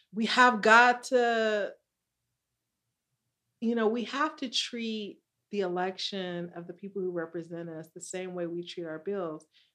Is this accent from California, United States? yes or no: yes; Hermosa Beach, California, United States; I grew up in Hermosa Beach. Yeah, that's my parents' why. I grew up in Hermosa Beach.